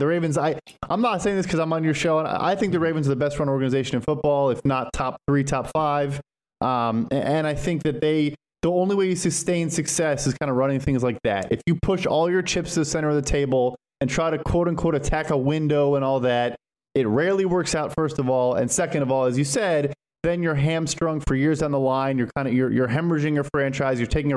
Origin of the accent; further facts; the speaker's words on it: Chicago, Illinois, United States; I'm born and raised in Chicago, so I'm a Bears fan.